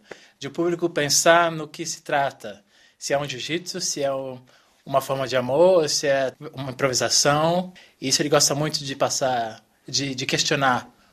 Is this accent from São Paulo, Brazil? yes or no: yes; Araraquara, São Paulo, Brazil; Eu vim de Araraquara, interior de São Paulo.